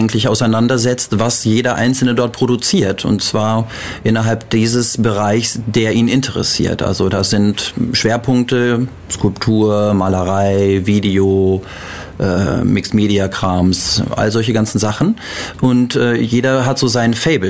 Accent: Bielefeld, North Rhine-Westphalia, Germany; now in Halle, Germany; Ich komme eigentlich aus dem Norden. Ich komme aus Bielefeld, das ist in der Nähe von Gütersloh. Zwischen Bad Salzuflen und Melle Neuenkirchen.

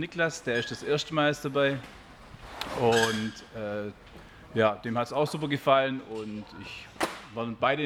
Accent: Söflingen, Baden-Württemberg, Germany; ich komme aus Söflingen, ich kenne das selber schon jahrelang

